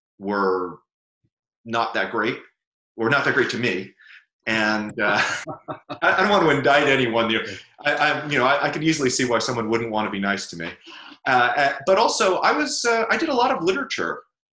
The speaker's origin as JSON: {"language": "English", "town": "Brooklyn", "region": "New York", "country": "United States", "tie": "born or raised there", "said": "I was scrawny, book reading teenager when I was growing up in Brooklyn, which is sort of a bad place to be a scrawny book reading nerd."}